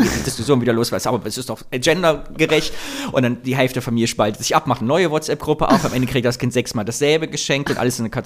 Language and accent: German; East Germany, Germany; Ich bin aus DDR, ich bin ja DDR-Camp